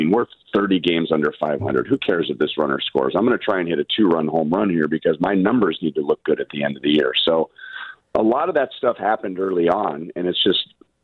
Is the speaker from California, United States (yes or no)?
yes; Los Angeles, California, United States; Well, I'm originally from Los Angeles.